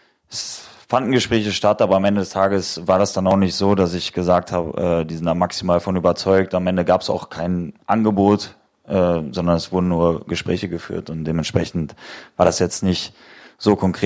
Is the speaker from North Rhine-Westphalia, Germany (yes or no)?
yes; North Rhine-Westphalia, Germany; Bin dann in meine Heimat gegangen, Oberliga bei Lippstadt.